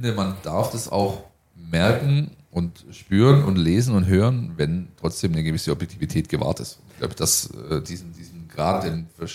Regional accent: Stuttgart, Baden-Württemberg, Germany; ich komme aus Stuttgart

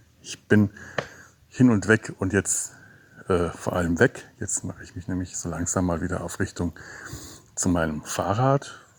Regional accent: Cologne, North Rhine-Westphalia, Germany; Also ich befinde mich hier quasi als Kölner auf mehr oder weniger feindlichem Gebiet schon

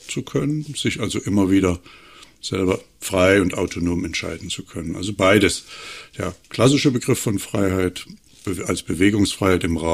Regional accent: Germany; ich bin ja in der DDR aufgewachsen

